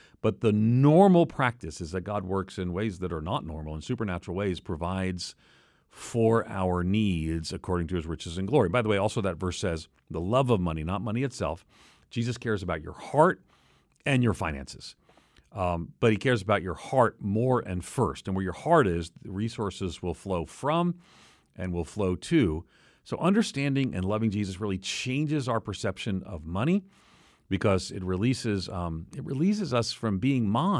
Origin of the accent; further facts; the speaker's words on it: Long Island, New York, United States; when I grew up, where I grew up on Long Island, that we'd go to church on Christmas and Easter, just Christmas and Easter